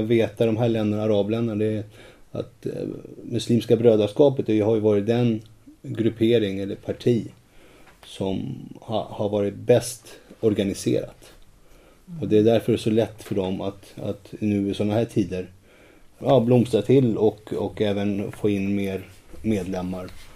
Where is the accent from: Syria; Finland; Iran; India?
Syria; Det som vi syrier anser är värst i den här konflikten är ju att den vanliga människan inte får komma till tals.